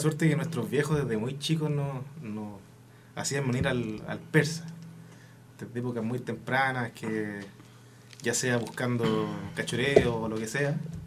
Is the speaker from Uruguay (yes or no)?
no; Santiago, Santiago Metropolitan Region, Chile; Somos amigos de diferentes barrios de Santiago. Yo soy de Santiago